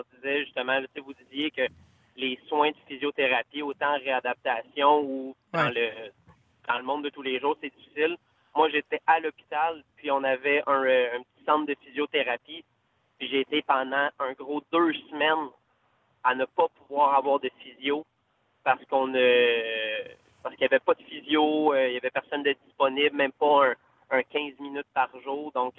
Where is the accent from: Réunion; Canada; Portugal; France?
Canada; Saint-Hyacinthe, Quebec; Moi, je suis de Saint-Hyacinthe.